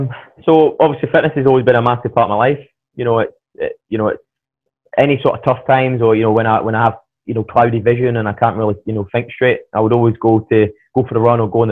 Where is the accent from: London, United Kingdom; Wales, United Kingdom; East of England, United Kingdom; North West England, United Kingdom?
North West England, United Kingdom; Manchester; born there; also born or lived in Southampton; Aye, so it all started, I was born in Manchester. Born in Manchester. Then from there, I moved down to Como.